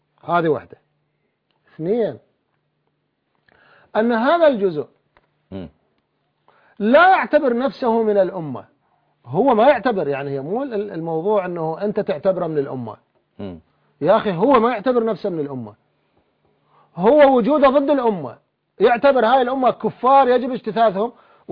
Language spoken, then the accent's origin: Arabic; Iraq; احنا عندنا بالعراق